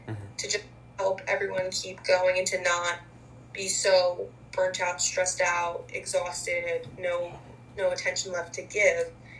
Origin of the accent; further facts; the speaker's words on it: New Jersey, United States; It's really scenic, like especially at home, since I am from New Jersey and I do live 10 minutes from the beach.